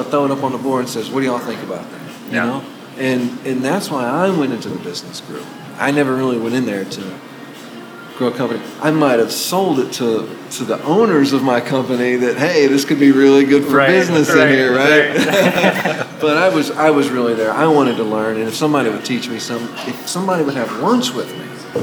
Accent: Nashville, Tennessee, United States; moved away; I'm in Arizona, right? I'm from Nashville. It's where my heart will always be.

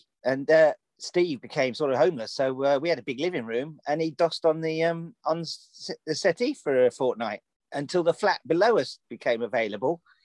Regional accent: Birmingham, West Midlands, United Kingdom; I'm from Birmingham, mate.

